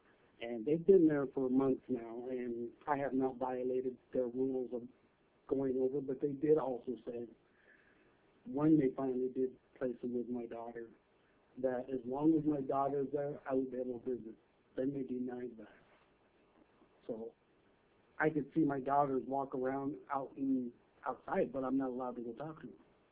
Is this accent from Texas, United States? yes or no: no; Alaska, United States; born there; I didn't cross that border. I was born here in Alaska. I have rights as an American, being born American.